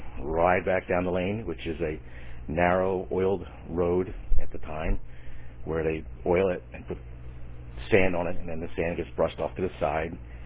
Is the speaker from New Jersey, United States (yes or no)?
yes; Bristol, New Jersey, United States; born there; I was born in Bristol, New Jersey. It's about, back in 1949.